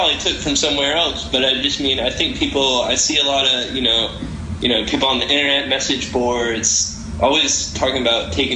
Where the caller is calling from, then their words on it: Memphis, Tennessee, United States; Well, right now I'm in Memphis, typically reside in Gainesville, Florida.